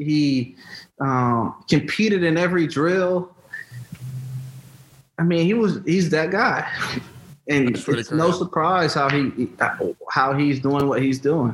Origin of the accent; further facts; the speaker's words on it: Valdosta, Georgia, United States; I'm a rookie from Valdosta, Georgia, walking in to Foxborough, Massachusetts in the winter with no understanding of the temperature differences.